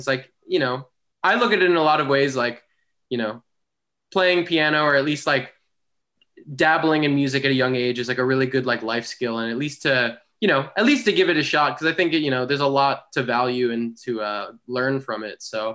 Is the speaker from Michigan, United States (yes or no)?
no; New York, United States; So I was born in Battery Park, and then I did most of my growing up on Long Island, and then back and forth. I lived in the city for a long time, and then eventually I came back to Long Island